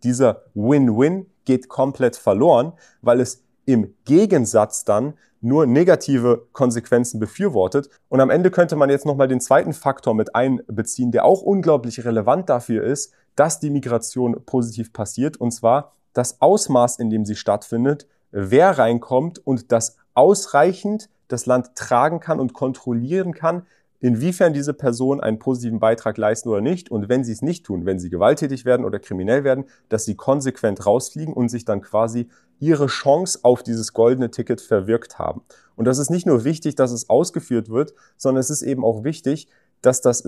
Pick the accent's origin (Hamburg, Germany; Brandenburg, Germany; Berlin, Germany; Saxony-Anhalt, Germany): Berlin, Germany; born there; Dort haben sie sich kennengelernt, dann geheiratet und ich bin in Berlin geboren.